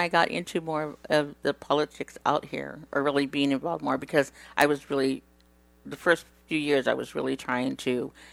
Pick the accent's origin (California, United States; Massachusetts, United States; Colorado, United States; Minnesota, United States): California, United States; moved away as an adult; It's going to be 21 years this weekend because I moved here during the Mother's Day weekend. And I came from California, the C word.